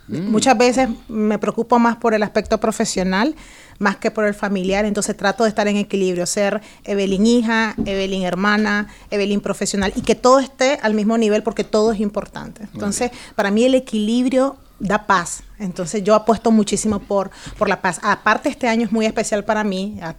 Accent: Nicaragua; Vengo de un país en el que nos enseñaron tienes que ser el mejor para salir de la pobreza, un país muy pobre. Vengo de Nicaragua, el segundo país más pobre de América Latina.

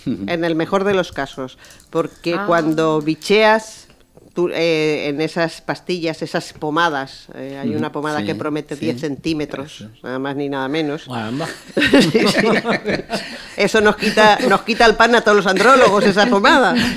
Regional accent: Valencia, Valencian Community, Spain; moved away as an adult; now in Cádiz, Spain; Yo soy de Valencia, lo que pasa que hice, me fui a hacer la residencia a Cádiz y he estado 35 años en Cádiz, felizmente, sí.

